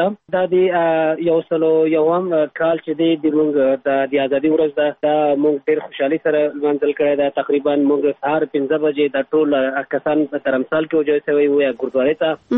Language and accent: Pashto; Afghanistan; دومره پر ما هم لګوي ځکه چې زه د افغانستان